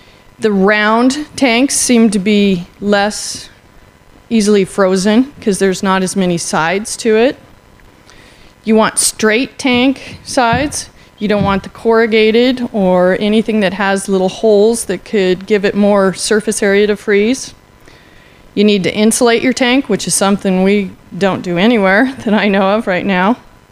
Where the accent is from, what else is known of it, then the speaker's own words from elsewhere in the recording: Arizona, United States; I've never done cold weather collection. I'm from Arizona.